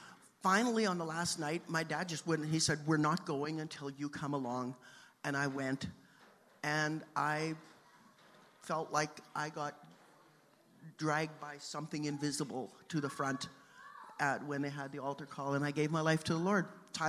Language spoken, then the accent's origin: English; Saskatoon, Saskatchewan, Canada; We grew up around Saskatoon, and I so appreciate this island now with they're getting snow.